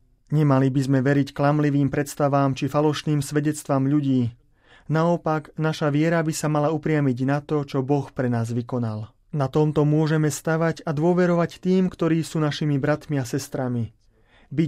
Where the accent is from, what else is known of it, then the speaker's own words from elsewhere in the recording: Germany; first language German; Slovak is a second language; Nemusím sa tajiť tým, že nemčina je mojím rodným jazykom, rovnako ako rodným jazykom Svätého Otca.